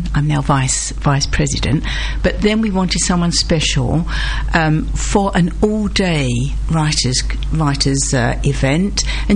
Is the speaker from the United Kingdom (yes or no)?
yes; Dagenham, London, United Kingdom; Yes, I came from Dagenham.